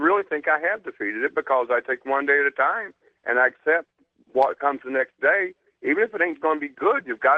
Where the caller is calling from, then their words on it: Taylor, Michigan, United States; from Taylor, Michigan.